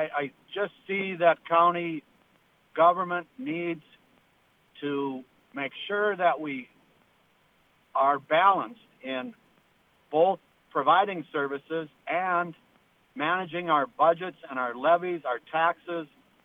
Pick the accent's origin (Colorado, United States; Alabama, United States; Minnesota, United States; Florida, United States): Minnesota, United States; International Falls; now in Bemidji, United States; I grew up in International Falls, graduated high school in 1977, spent a little time running through the state, went to NDSU for college for architecture, and circled back around back to Bemidji in 89.